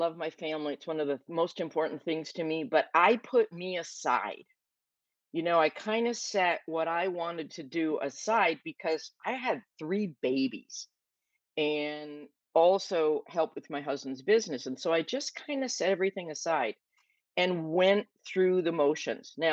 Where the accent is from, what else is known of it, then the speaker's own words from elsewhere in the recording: Minnesota, United States; So I grew up in Minnesota, little tiny town, 250 people.